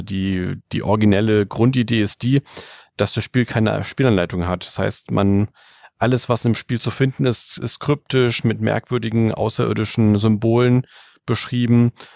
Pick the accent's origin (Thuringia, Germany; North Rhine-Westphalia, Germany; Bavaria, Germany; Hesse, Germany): Bavaria, Germany; Dann wird es an Weihnachten auch in meine Heimat gehen, nach Franken.